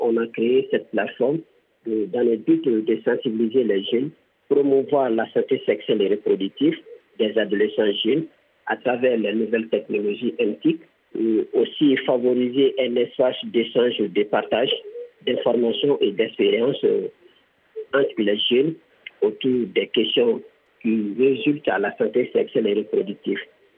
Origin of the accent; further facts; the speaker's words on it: Mali; Vu que la santé sexuelle est un tabou chez nous en Afrique, surtout au Mali ici